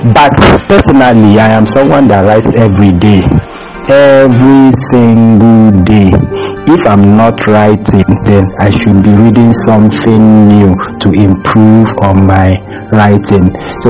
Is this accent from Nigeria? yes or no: yes; North, Nigeria; also born or lived in Aba; I grew up in the north, although I wasn't born in the north anyway. But I grew up in the north. I was born in Aba, Abia State, Nigeria, but later moved to the north with my parents. So I grew up in the north, studied in the north, but presently I am in the east, in Soka precisely, Enugu State.